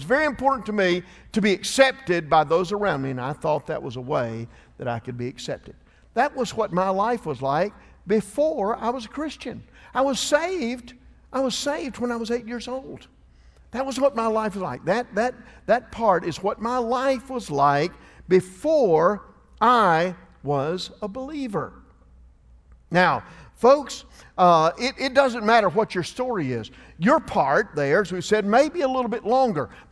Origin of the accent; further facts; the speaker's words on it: Atlanta, Georgia, United States; I grew up in Atlanta, Georgia. I had one younger sister, and we had a very stable home.